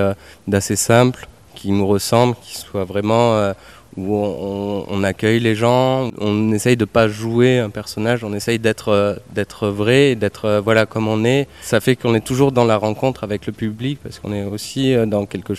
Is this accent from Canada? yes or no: no; Bordeaux, Nouvelle-Aquitaine, France; now in Périgord, France; Oui, maintenant j'habite dans le Périgord. Voilà. Mais sinon, je suis originaire de Bordeaux.